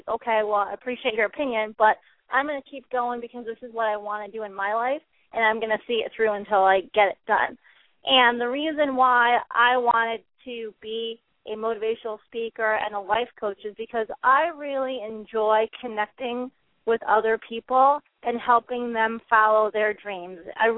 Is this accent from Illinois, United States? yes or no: yes; Chicago, Illinois, United States; now in Grand Rapids, United States; I grew up in Chicago, and that's where I first fell in love with football as a kid, living in Chicago. I currently live in Grand Rapids, Michigan